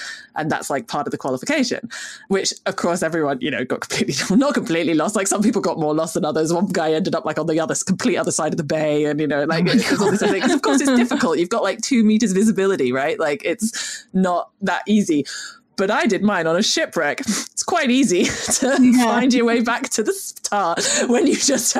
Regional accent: Scotland, United Kingdom; born there; for those listening, I am Scottish by birth, but not

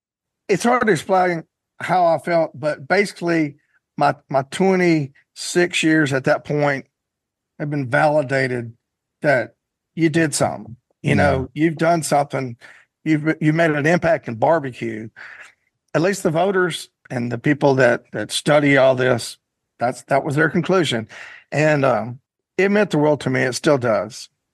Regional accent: Texas, United States; also born or lived in Alabama / Florida; So although I grew up in Texas and I went to college in Alabama and I lived in Florida, I was always on the Gulf Coast.

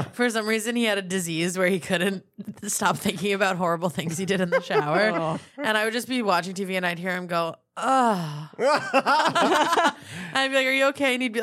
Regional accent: New York, United States; accent: Long Island; Long Island accent yeah. that I'm constantly fighting against.

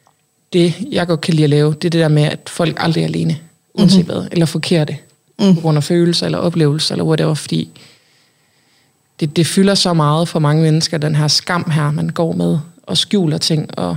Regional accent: Hanstholm, North Denmark Region, Denmark; also born or lived in Randers; now in Copenhagen, Denmark; Jeg kommer fra Nordjylland. Hanstholm. Har boet i Randers i 7 år og lige flyttet til København i sidste uge.

